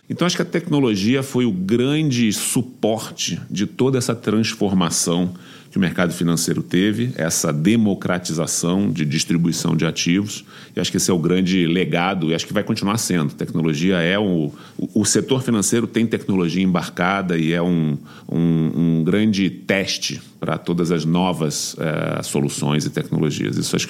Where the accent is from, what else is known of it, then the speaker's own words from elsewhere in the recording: Rio de Janeiro, Brazil; moved away as an adult; now in São Paulo, Brazil; Foi uma virada que eu fiz quando eu saí do Rio e vim morar em São Paulo com 22 anos.